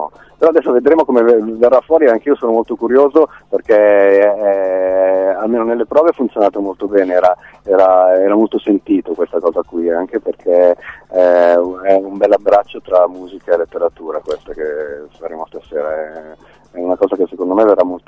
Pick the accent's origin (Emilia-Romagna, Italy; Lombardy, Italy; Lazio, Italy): Lombardy, Italy; Milan; vengo da Milano, lo so bene cosa è successo negli anni 80